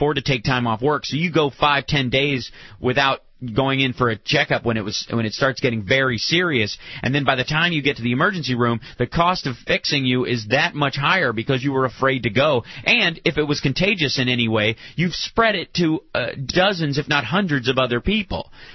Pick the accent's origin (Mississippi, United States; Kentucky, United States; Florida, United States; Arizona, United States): Kentucky, United States; Peaks Mill; I grew up in Peaks Mill, Kentucky. One road, 46 people.